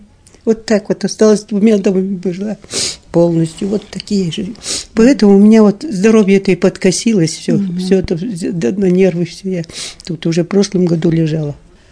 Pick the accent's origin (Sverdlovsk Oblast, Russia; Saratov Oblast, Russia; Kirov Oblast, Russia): Kirov Oblast, Russia; Yaransk; Я родом из Кировской области, город Яранск.